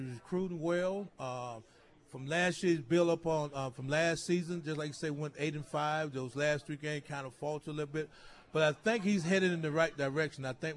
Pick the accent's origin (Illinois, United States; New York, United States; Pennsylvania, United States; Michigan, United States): Illinois, United States; And I tell them I'm from Illinois.